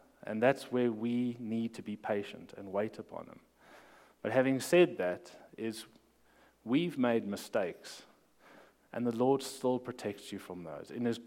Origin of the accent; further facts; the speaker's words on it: South Africa; now in Spring Creek, United States; exactly what I'm doing as a South African here in Spring Creek, Nevada